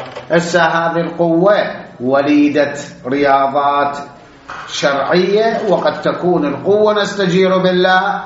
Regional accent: Iraq; عندنا بالعراق

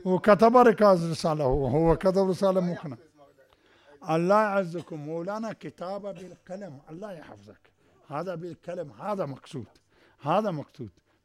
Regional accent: Pakistan; هذا الطبيب عندنا في باكستان عين يسمون طبيب على حكيم

